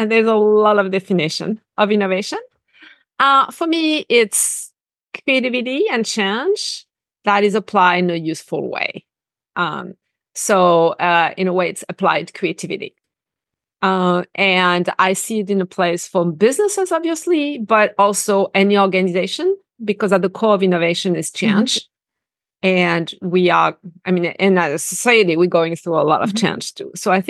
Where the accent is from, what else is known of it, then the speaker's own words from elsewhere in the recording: Paris, Île-de-France, France; English is a second language; If you haven't guessed, I'm originally from France. I'm from Paris. And I was born and raised a city girl, Parisian girl.